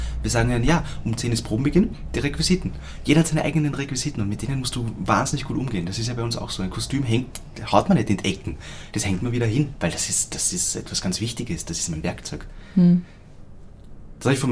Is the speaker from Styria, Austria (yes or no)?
no; Vienna, Austria; ich bin Wiener